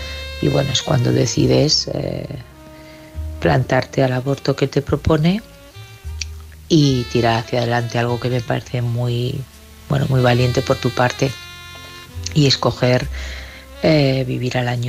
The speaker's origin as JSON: {"language": "Spanish", "town": "Barcelona", "region": "Catalonia", "country": "Spain", "said": "de Barcelona."}